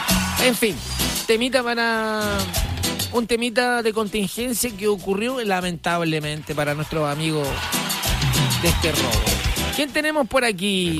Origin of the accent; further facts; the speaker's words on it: Chile; como somos chilenos, siempre le doblamos la mano al destino